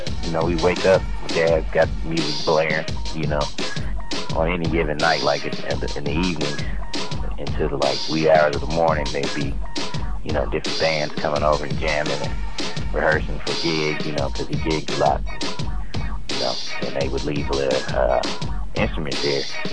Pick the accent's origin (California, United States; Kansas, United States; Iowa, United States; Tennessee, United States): Kansas, United States; Topeka; I was born and raised in Topeka, Kansas. Not too far from Kansas City, about an hour out.